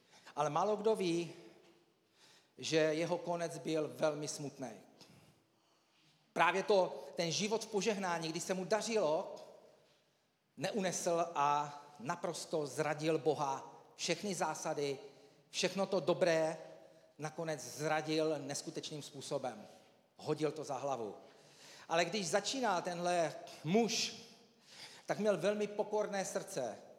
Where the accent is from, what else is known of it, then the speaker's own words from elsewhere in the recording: Nivnice, Zlín Region, Czechia; oni totiž u nás v Nivnici klidně, když je svatba, tak se zastaví doprava